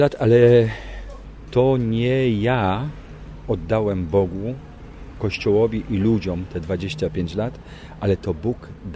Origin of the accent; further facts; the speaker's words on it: Częstochowa, Silesian Voivodeship, Poland; urodziłem się w Częstochowie, wychowałem się w cieniu Jasnej Góry, pod płaszczem Matki Boskiej Częstochowskiej. Jestem kapłanem maryjnym, zakochanym w Matce Bożej